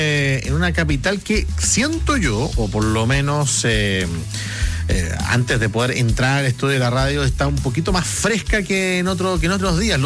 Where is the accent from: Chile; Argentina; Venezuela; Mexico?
Chile; Y eso nos tiene que enorgullecer como chilenos y chilenas